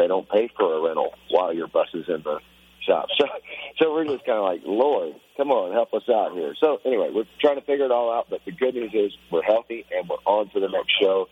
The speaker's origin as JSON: {"language": "English", "region": "Texas", "country": "United States", "tie": "born or raised there", "said": "we were supposed to play near my hometown, where a lot of my family's from in Texas"}